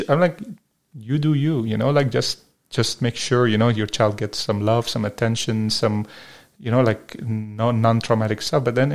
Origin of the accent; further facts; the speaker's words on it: Berlin, Germany; I'm from Berlin. I lay there, I close my eyes, and then I visualize Berlin.